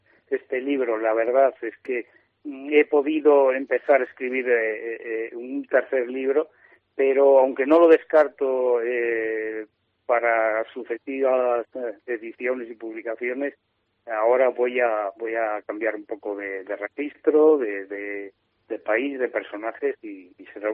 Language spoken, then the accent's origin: Spanish; Castile and León, Spain; yo soy muy leonés y me gusta que se potencie lo nuestro y que la riqueza que se pueda crear quede en nuestra provincia